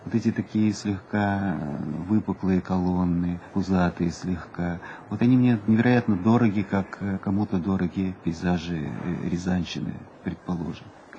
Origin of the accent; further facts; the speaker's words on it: Moscow, Russia; Что касается меня, то я родился в Москве, я москвич, я не жалею об этом.